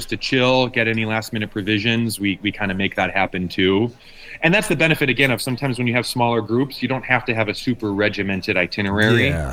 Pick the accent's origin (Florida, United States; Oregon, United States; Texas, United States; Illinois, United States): Illinois, United States; Chicago; I'm from Chicago, Ted, and like, I feel safer in Tanzania than I ever do, living in Chicago.